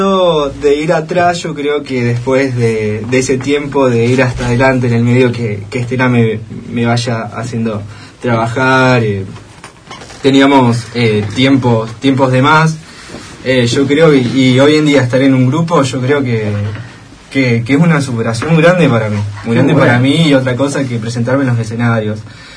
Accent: Trevelin, Chubut, Argentina; Y bueno, yo soy de acá, de Trevelin.

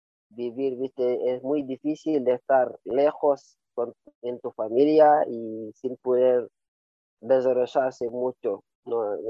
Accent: Senegal; moved away; poder volver tranquilo en mi país, poder volver tranquilo en Senegal. Ahí pues pienso que podría desarrollarme un poco mejor, porque hace 9 años que estoy acá

